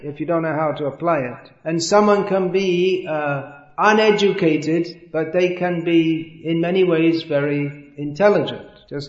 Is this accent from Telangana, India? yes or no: no; Bhimavaram, Andhra Pradesh, India; I am a student at the Vishnu Dental College, and I am age 21. I am from Bhimavaram.